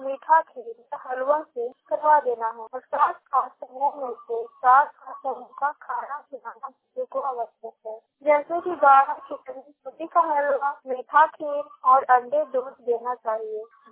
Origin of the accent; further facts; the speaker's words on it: Sherpur, Bihar, India; मैं शेरपुर गांव की निवासी हूँ।